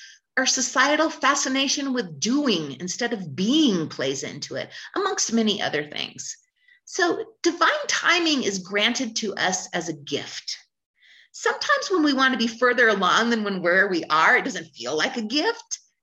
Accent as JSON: {"language": "English", "region": "California", "country": "United States", "tie": "born or raised there", "said": "You can tell I grew up in California, huh?"}